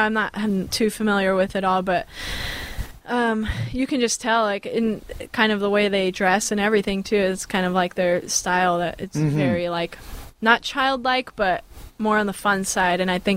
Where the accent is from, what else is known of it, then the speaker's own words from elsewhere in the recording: California, United States; I have to spell it B-A-Y, because I'm from the Bay Area.